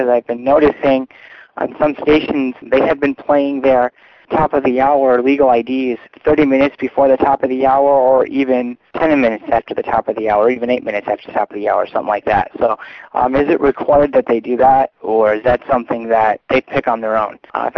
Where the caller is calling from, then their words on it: Devondale, Michigan, United States; I'm calling from the Devondale, Michigan area.